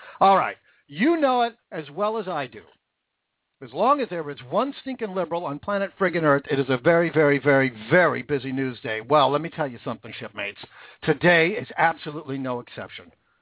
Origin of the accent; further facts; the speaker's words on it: Washington, United States; First of all, my home state of Washington. No, not D.C.